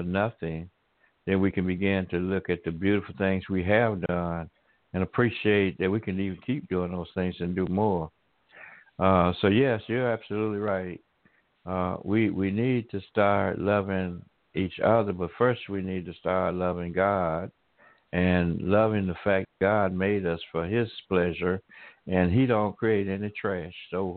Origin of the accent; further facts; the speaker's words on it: Alabama, United States; I've seen a lot of cotton and corn growing up in Alabama